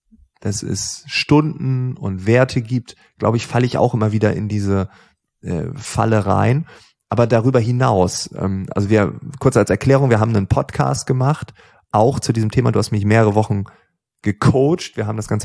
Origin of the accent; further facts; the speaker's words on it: Lower Saxony, Germany; Also aus dem Elternhaus, da wo ich aufgewachsen bin, Ostfriesland, Freunde, Nachbarschaft. Es gibt auch in Ostfriesland gefühlt keine Reichen, so, ne?